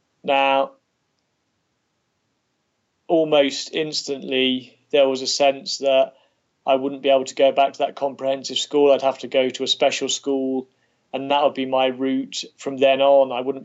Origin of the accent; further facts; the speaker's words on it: Kidderminster, West Midlands, United Kingdom; I grew up in the Midlands, in Kidderminster, about 14 miles to the southwest of Birmingham.